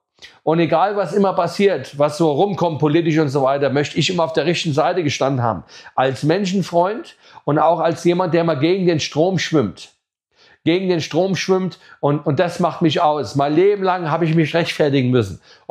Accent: Hesse, Germany; in diesem Ort, wo ich groß geworden bin. Ne? Ich sage immer die Perle in der Wetterau

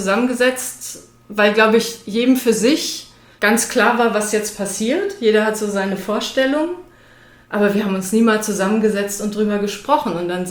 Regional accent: Hamburg, Germany; also born or lived in Mainz; now in Gau-Heppenheim, Germany; Ich komme aus dem Dorf Hamburg über die Großstadt Mainz in die Metropole Gau-Heppenheim.

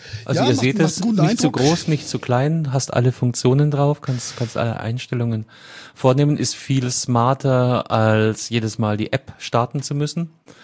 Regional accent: Bavaria, Germany; In meiner Heimat, ja, vom Bundesland her, hast du recht, ja.

